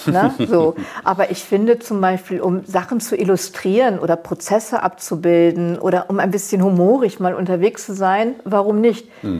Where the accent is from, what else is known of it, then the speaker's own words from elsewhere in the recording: Nordhorn, Lower Saxony, Germany; Ich bin in Nordhorn geboren und aufgewachsen und ein typisches Arbeiterkind.